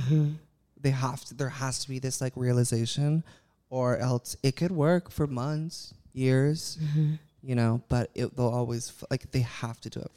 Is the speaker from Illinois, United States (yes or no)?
no; California, United States; I was born and raised in California, so.